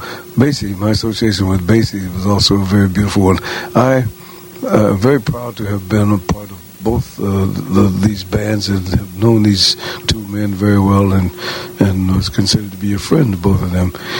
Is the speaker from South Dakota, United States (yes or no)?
no; St. Louis, Missouri, United States; Yeah, that was an old thing that we used to do back in St. Louis, my hometown.